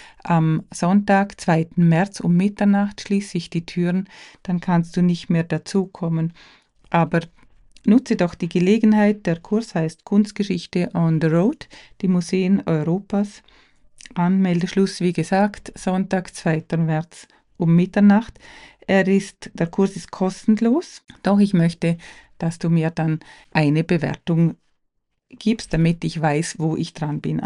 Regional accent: Liechtenstein; so sehr es schmerzt als Liechtensteinerin, dass diese Sammlung nicht hier in diesem Land zu sehen ist

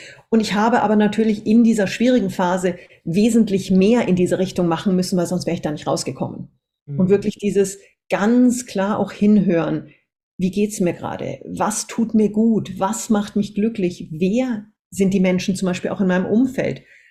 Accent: Munich, Bavaria, Germany; born there; Ich bin grundsätzlich erstmal in München geboren, bin aber aufgewachsen, also bin geboren als eineiger Zwilling.

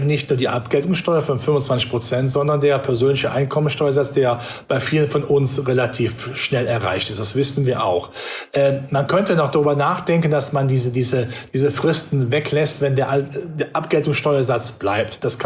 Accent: North Rhine-Westphalia, Germany; ich bin ja Rheinländer

